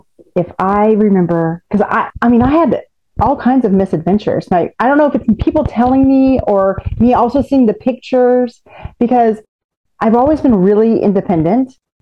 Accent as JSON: {"language": "English", "town": "Visalia", "region": "California", "country": "United States", "tie": "born there", "said": "I was born in Visalia, California."}